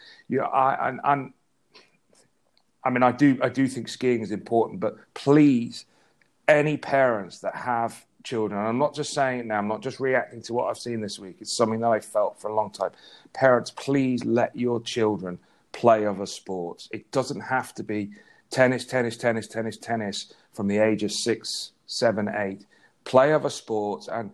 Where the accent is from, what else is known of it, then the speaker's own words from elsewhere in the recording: Ethiopia; And I was originally from Ethiopia